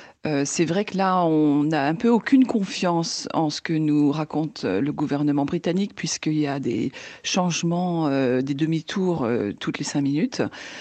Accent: France; now in United Kingdom; En tant que Française

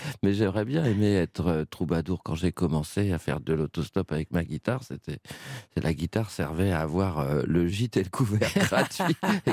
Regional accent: France; Je suis français.

